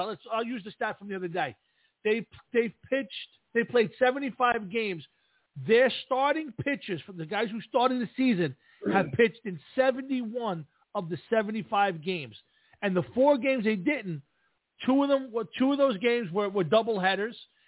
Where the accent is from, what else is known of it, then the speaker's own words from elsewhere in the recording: Staten Island, New York, United States; when we grew up in Staten Island and far as back as when I was living in there, you know, I lived on Ocean Avenue right before I moved away.